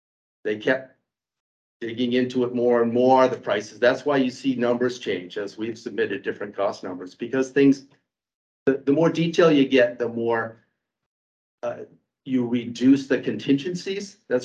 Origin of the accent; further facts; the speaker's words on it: Maine, United States; I grew up here in Maine. I skied Mount Abram, Sunday River as a kid, Shawnee Peak.